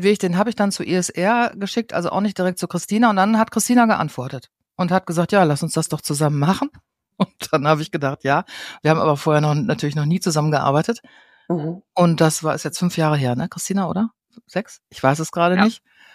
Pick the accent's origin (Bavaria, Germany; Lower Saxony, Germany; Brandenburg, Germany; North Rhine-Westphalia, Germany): North Rhine-Westphalia, Germany; wir kommen aus Westfalen beide. Irgendwie haben wir vielleicht so einen ähnlichen Duktus